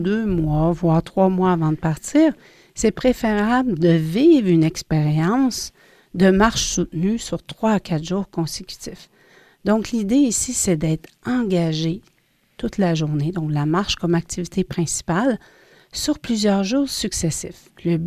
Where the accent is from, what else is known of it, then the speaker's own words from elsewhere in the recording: Quebec, Canada; si nous sommes d'ici, donc nous sommes Québécois, Québécoises